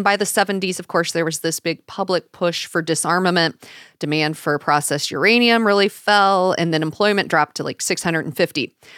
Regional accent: Ohio, United States; because I'm from Butler County, which technically Fernald is in Northwest Hamilton County.

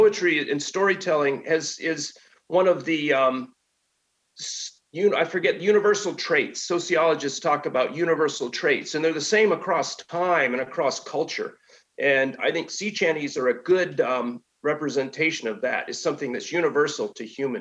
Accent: Maine, United States; born there; And I was born in Maine, you know

